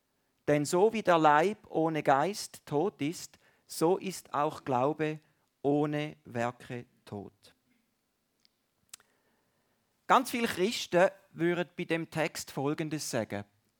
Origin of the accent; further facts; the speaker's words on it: Valais, Switzerland; Aber bei uns im Wallis ist das anders, das ist nicht so.